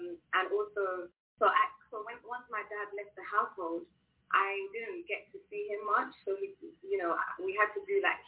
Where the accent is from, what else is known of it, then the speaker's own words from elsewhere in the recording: London, United Kingdom; I'm a youth advocate. I'm born and bred in East London, UK.